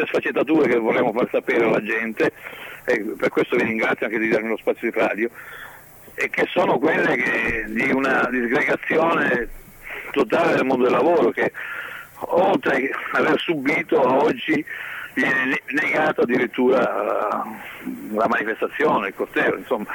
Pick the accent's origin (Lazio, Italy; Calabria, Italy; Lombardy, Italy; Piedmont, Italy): Calabria, Italy; adesso io sono un calabrese